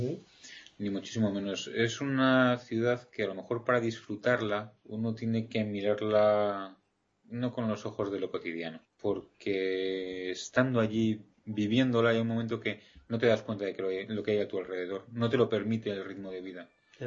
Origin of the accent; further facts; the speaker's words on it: Madrid, Community of Madrid, Spain; moved away as an adult; Huí de Madrid. Nací y viví en Madrid durante 30 años.